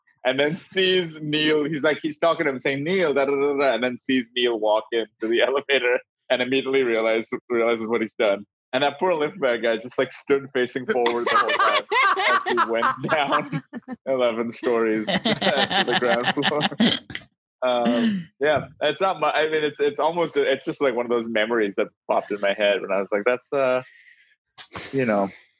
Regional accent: India; So I grew up in India

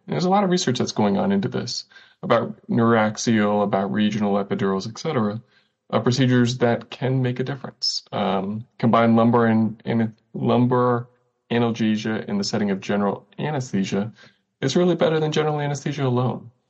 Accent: Texas, United States; So I'm from Texas, so I love to eat.

